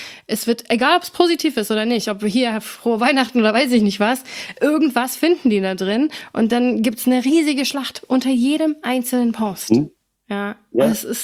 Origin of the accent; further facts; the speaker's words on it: United States; ich bin ja Amerikanerin, ich bin Deutsch-Amerikanerin, ich lebe halb-halb. Momentan bin ich mehr in Deutschland, halt wegen der Pandemie.